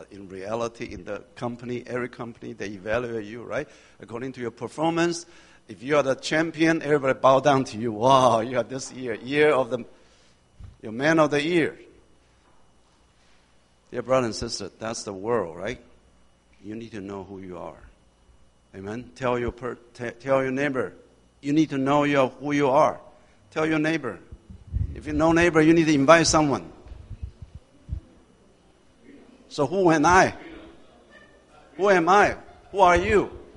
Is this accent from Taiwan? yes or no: yes; Taiwan; first language Mandarin; English is a second language; I came from Taiwan, and my mother tongue is Mandarin. I'm mastering in that. I'm very good in that. I'm okay with Taiwanese. But English, no way.